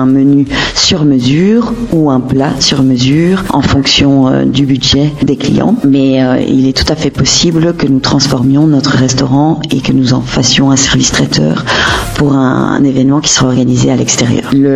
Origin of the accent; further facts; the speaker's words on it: Brussels, Brussels-Capital Region, Belgium; C'est un restaurant franco-belge puisque nous venons tous les trois de Bruxelles.